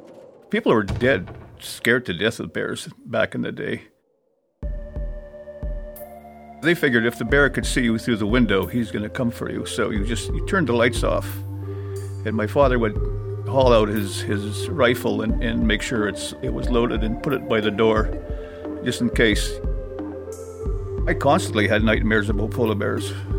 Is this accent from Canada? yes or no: yes; Churchill, Manitoba, Canada; As a kid growing up in Churchill, you know, our boogeyman, you know, our bad guy was always the polar bear.